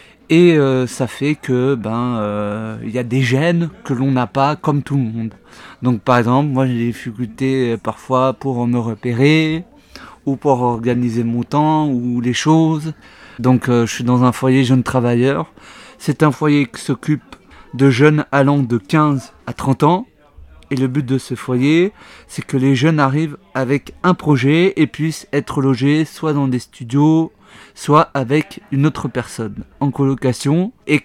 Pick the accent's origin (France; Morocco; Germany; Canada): France; Clermont-Ferrand, Auvergne-Rhône-Alpes; born there; now in Riom, France; né en 98, donc l'année où la France a gagné la première Coupe du Monde. Je suis originaire de Clermont-Ferrand, puisque j'y suis né. Et maintenant, ça fait 25 ans que je suis à Rion.